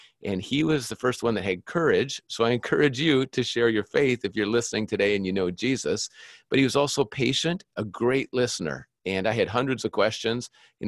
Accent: Minnesota, United States; Yeah, I grew up in Minnesota and I didn't grow up in a family where we ever read the Bible or go to church.

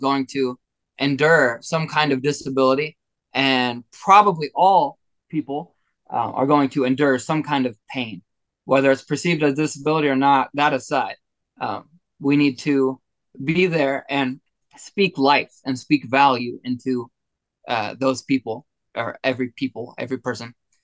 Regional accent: Texas, United States; born there; I am currently 28 years old. I was born in Texas. I have lived in over 28 states in my life, just by moving around

